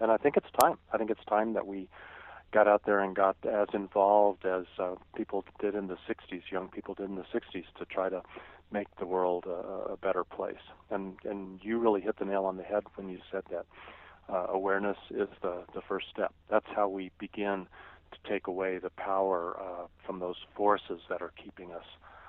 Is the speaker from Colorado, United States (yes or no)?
yes; Colorado Springs, Colorado, United States; I saw my hometown, Colorado Springs, Colorado, is hooked on growth.